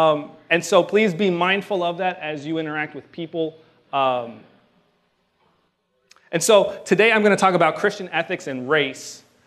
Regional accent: United States; born there; I am a first-generation American, being so my parents are immigrants, and then I was born in the United States.

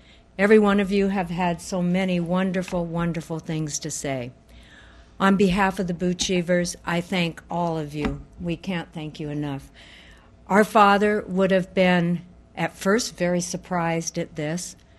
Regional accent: Juneau, Alaska, United States; One of the things about growing up in Juneau was, as been stated, that our dad had a very busy law profession.

